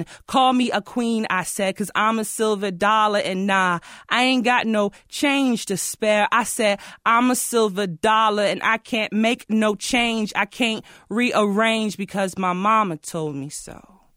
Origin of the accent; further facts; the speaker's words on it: Charlotte, North Carolina, United States; Like, I'm from Charlotte, and, like, our slam team last year, Slam Charlotte, was 100% male